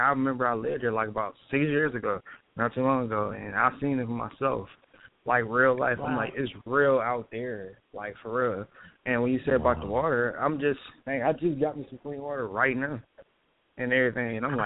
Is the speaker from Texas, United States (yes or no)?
no; Detroit, Michigan, United States; I'm from Detroit as well, you know, and I got some people in Flint.